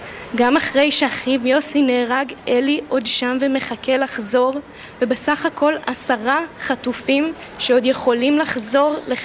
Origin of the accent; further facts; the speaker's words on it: Tel Aviv, Tel Aviv District, Israel; אני עצמי לא גדלתי בקיבוץ, אני גדלתי בתל אביב, המשפחה שלי היא מקיבוץ בארי